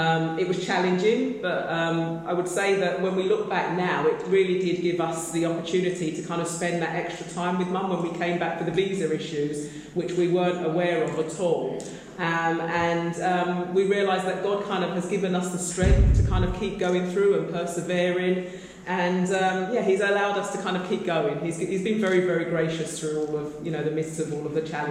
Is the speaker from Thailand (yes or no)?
yes; Thailand; I was born in Thailand. I have always felt a connection with Thailand and Thai people. From birth, I have never lived anywhere else